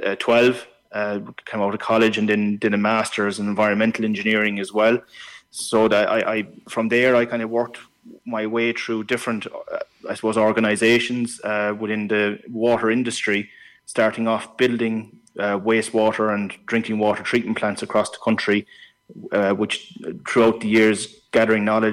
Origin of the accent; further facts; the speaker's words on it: Munster, Ireland; I enjoy working in County Clare. I'm from Clare myself, and living in County Clare.